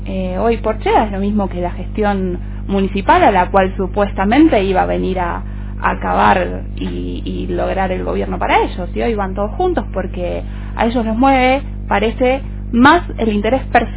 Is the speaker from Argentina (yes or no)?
yes; Argentina; heridas que todavía tenemos muy abiertas como sociedad argentina